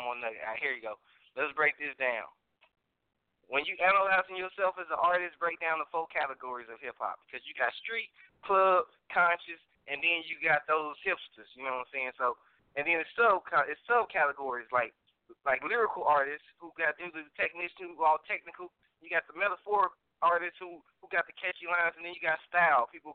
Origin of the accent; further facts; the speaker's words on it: Chicago, Illinois, United States; then you got my 708 number because, you know, I'm from the Shy originally.